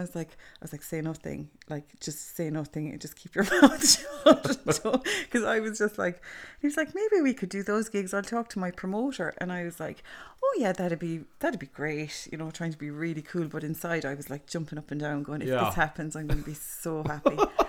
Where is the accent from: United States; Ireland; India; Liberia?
Ireland; County Clare; I'm from Menison, County Clare.